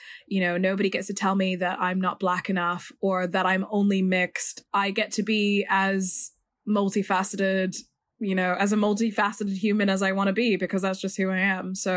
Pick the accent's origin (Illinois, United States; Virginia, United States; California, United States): Virginia, United States; all of these people that I wouldn't necessarily have come across in my day-to-day life, especially growing up in Virginia.